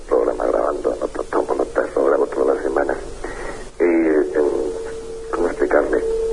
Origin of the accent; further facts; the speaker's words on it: Madrid, Community of Madrid, Spain; soy madrileño también